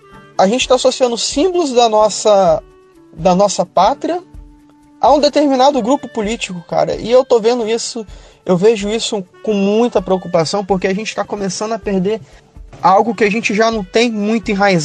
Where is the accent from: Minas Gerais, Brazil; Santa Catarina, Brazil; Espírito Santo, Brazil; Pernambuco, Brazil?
Espírito Santo, Brazil; tenho 30 anos, sou daqui do Espírito Santo.